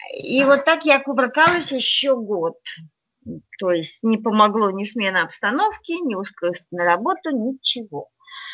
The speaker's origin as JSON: {"language": "Russian", "town": "Vyshny Volochyok", "region": "Tver Oblast", "country": "Russia", "tie": "born or raised there", "lives_now": "Moscow, Russia", "said": "я вообще из Тверской области, город Вышний Волочек, и вот там вот я всю свою сознательную жизнь жила"}